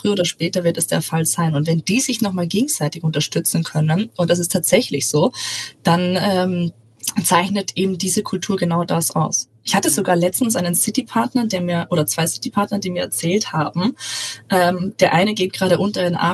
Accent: Austria; now in Hamburg, Germany; Hier habe ich mich natürlich in Deutschland mittlerweile nach 9 Jahren gut angepasst. Aber ich würde sagen, meine Heimat wird immer Österreich bleiben und mein Zuhause ist aktuell Hamburg

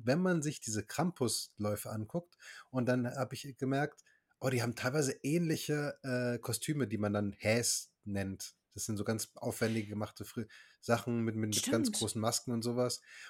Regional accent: Baden-Württemberg, Germany; Weil ich bin ja im Südschwarzwald aufgewachsen. Also wirklich sehr, sehr weit unten.

